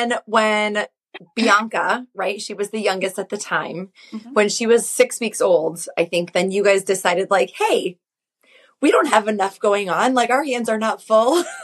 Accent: Midwest, United States; but I think it's because I grew up in the Midwest.

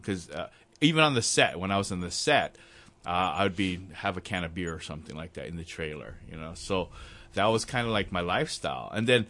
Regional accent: Hawaii, United States; Well, I grew up pretty much in the islands. I went to Hawaii Baptist Academy, you know, a good school.

